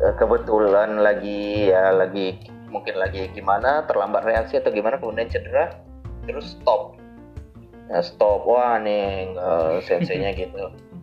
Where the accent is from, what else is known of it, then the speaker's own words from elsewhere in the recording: West Sumatra, Indonesia; termasuk dari kampung saya di Sumatera Barat itu